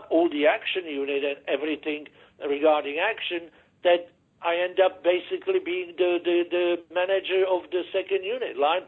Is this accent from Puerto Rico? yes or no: no; France; he knew that I grew up in France and I spoke fluent French